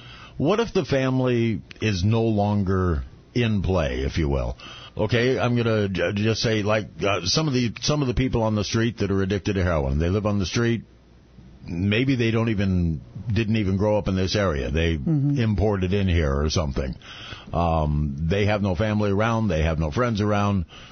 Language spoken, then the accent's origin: English; Tacoma, Washington, United States; No, I grew up in Tacoma. I went to Stadium, the castle